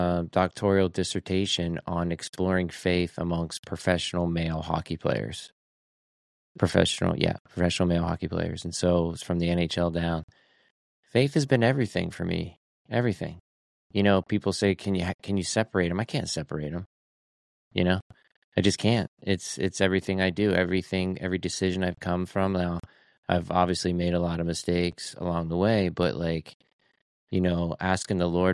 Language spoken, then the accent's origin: English; Pennsylvania, United States; I grew up in Northwest Pennsylvania.